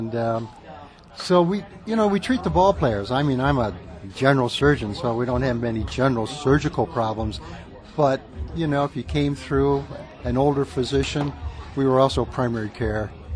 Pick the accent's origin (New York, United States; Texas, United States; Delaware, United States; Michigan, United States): Michigan, United States; Muskegon; Well, when you grow up in Michigan, and we were up on the lake, Muskegon, Michigan